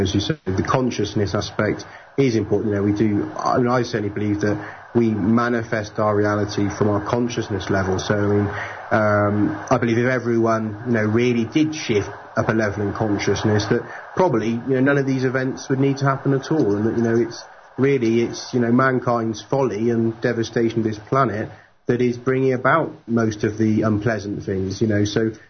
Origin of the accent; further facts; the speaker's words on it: England, United Kingdom; I'm from England